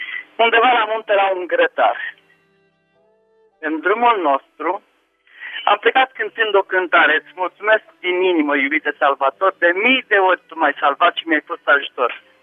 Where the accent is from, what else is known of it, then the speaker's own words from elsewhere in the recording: Merișani, Argeș, Romania; Sunt din Merișani, Argeș.